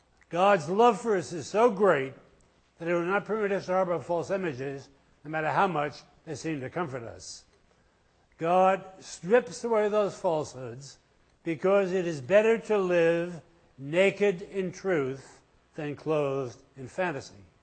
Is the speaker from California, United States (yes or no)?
no; Brooklyn, New York, United States; moved away as an adult; now in New Orleans, United States; My hometown is Brooklyn, New York, and for the last 25 years, I've been living as a transplanted Yankee in the Deep South in New Orleans